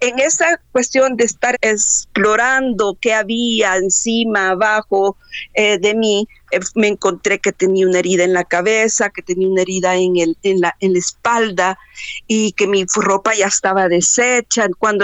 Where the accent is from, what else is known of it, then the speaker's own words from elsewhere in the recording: El Salvador; soy salvadoreña. Pues nací en 1965 en una familia, pues estaba compuesta con mi padre, mi madre, profesionales y políticos salvadoreños.